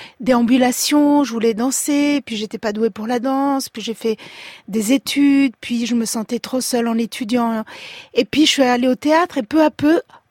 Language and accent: French; Italy; first language Italian; French is a second language; Ma langue, c'est l'italien. Je suis italienne et de enfance italienne.